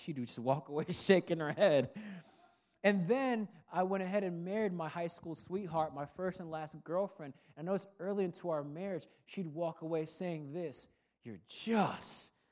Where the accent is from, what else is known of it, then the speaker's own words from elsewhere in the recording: Puerto Rico; I'm like, sweetheart, I'm Puerto Rican. Like, I am from the Commonwealth of Puerto Rico. My parents are Puerto Rican.